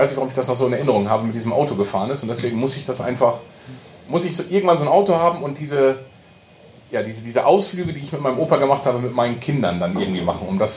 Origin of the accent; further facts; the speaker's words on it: Cloppenburg, Lower Saxony, Germany; Ich bin 1983 geboren, gebürtiger Kloppenburger